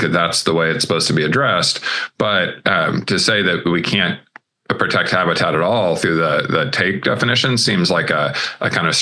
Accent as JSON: {"language": "English", "town": "Lawrence", "region": "Kansas", "country": "United States", "tie": "born or raised there", "said": "I grew up in Kansas and in a kind of little blue bubble city, Lawrence, Kansas, in a pretty big red state."}